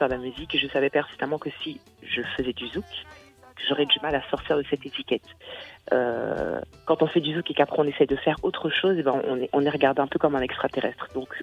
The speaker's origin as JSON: {"language": "French", "region": "Guadeloupe", "country": "France", "tie": "born or raised there", "also_born_or_lived": "Antony, France", "said": "Maintenant, ma famille est rentrée aux Antilles, donc on était très, très jeunes. Moi, j'avais 2 ou 3 ans. Et donc, j'ai grandi là-bas, j'ai fait toute ma scolarité là-bas."}